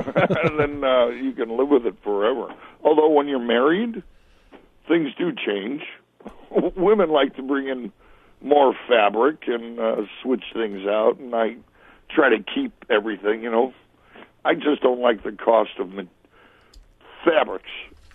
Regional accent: Chicago, Illinois, United States; I did it with my cousin, and we grew up in Chicago together

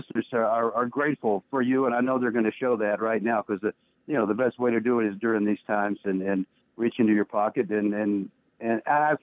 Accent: Dallas, Texas, United States; They went to Austin, Texas, and I grew up in Dallas.

